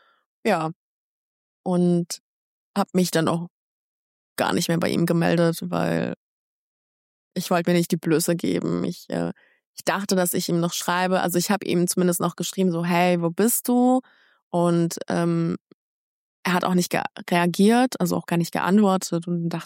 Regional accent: Germany; ich bin in Deutschland aufgewachsen

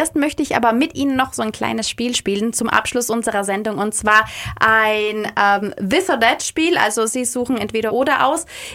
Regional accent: Trentino-Alto Adige, Italy; Ich bin in Südtirol aufgewachsen

